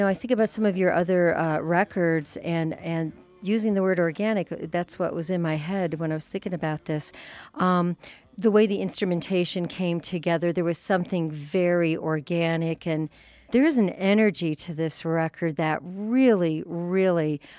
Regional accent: New York, United States; And what I love about that song is, you know, I'm a New Yorker

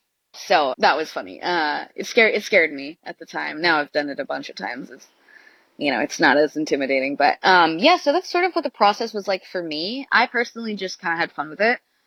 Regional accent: Hawaii, United States; moved away; oh, are you from California? No, I'm from Hawaii. And people would just look at me like, why did you leave?

